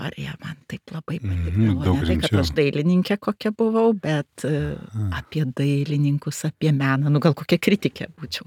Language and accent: Lithuanian; Samogitia, Lithuania; esu iš Žemaitijos, nors mano mama kaunietytė, kaunietė, gimusi Kaune, nutekėjo į Žemaitiją.